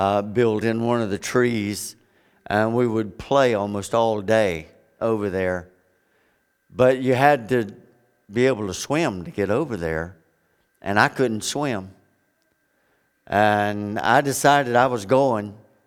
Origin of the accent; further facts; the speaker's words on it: Florida, United States; I grew up in South Florida, one of the best places for a kid to grow up back in the day when I did.